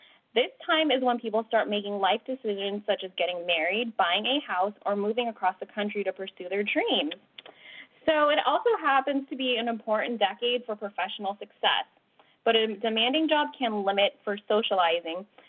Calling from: California, United States; I'm calling from California.

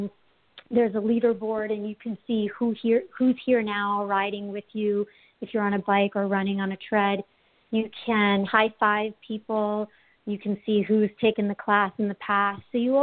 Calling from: Maplewood, New Jersey, United States; I'm calling from Maplewood, New Jersey.

